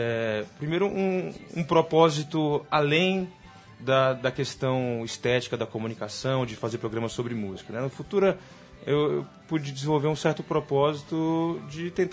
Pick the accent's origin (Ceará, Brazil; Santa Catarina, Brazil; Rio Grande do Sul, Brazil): Ceará, Brazil; Fortaleza; now in São Paulo, Brazil; eu sou de Fortaleza, né, moro em São Paulo há quase 20 anos.